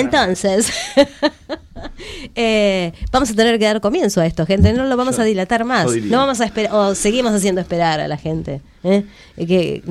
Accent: Esquel, Chubut, Argentina; also born or lived in La Plata; No, yo viví en La... No, soy de Esquel.

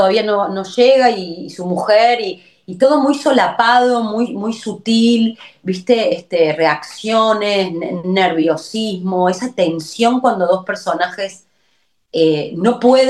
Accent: Córdoba, Argentina; moved away as an adult; yo llegué de Córdoba a los 20 años y bueno, hace ya 20 años que estoy acá

